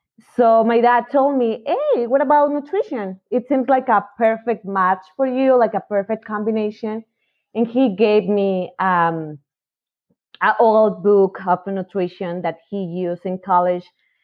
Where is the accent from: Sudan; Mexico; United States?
Mexico; Well, I was born and raised in Mexico